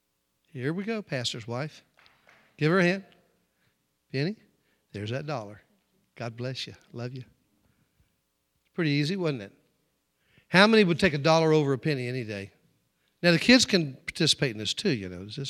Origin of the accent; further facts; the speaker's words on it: the South, United States; I'm from the South.